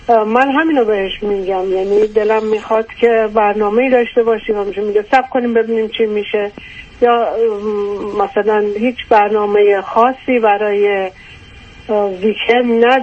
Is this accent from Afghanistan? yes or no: no; Iran; now in United States; ما 16 سال پیش از ایران اومدیم، مهاجرت کردیم اومدیم آمریکا